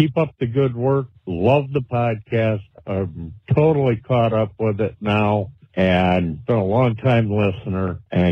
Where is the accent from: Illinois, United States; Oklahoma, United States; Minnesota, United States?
Minnesota, United States; I'm from Minnesota.